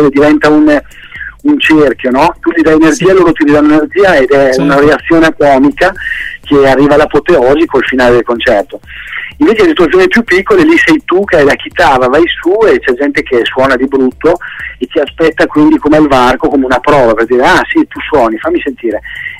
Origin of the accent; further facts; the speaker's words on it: Trentino-Alto Adige, Italy; born there; Anche se sono nato in Trentino, è giusto dire che ho delle origini venete, perché … che viene da Vittorio Veneto, quindi i miei bisnonni da parte di papà erano veneti, dall'altra parte c'è anche dell'Austria, pare che ci sia della Spagna